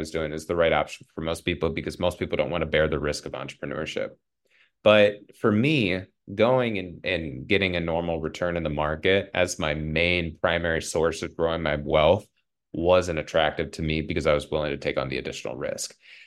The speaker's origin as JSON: {"language": "English", "town": "Cedar Rapids", "region": "Iowa", "country": "United States", "said": "So I'm from Cedar Rapids, Iowa."}